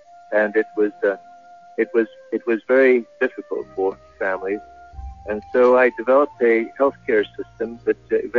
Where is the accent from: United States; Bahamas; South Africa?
South Africa; moved away as an adult; also born or lived in England; I'm actually from South Africa, and I practiced for a while in the national health care system for South Africa